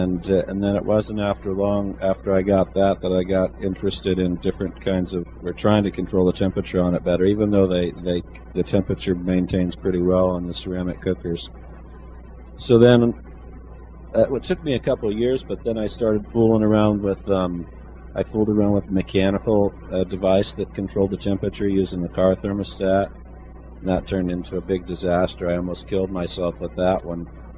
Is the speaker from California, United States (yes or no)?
yes; California, United States; I'm 46 years old. I grew up here in the Silicon Valley.